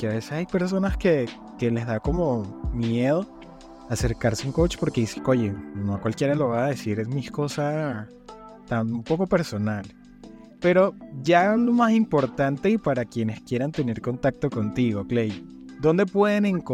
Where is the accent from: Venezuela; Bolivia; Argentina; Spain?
Venezuela; como venezolana